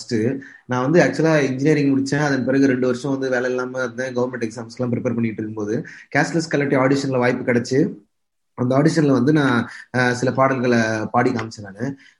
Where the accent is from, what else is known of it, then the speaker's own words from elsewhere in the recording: Arakkonam, Tamil Nadu, India; So நான் வந்து சின்ன வயசுல இருந்து வெறும் நாட்டுப்புற பாட்டு தான் கேட்டு வளர்ந்தேன். எங்க வீடு அரக்கோணம் வந்து ஒரு ரயில்வேவும் பிரிட்டிஷ் பீப்புளும் வாழ்ந்த ஒரு பகுதி.